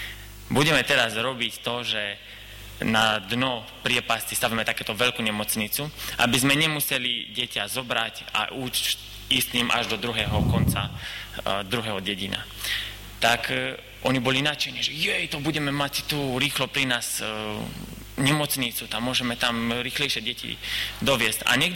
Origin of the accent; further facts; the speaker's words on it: Romania; Slovak is a second language; now in Slovakia; Ja som z Rumunska, tak v Rumunska som sa narodil a prišli sme si na Slovensku 6 rokov dozadu. Áno, tak sa ešte učím slovenčinu, sklonovanie mi ešte neide.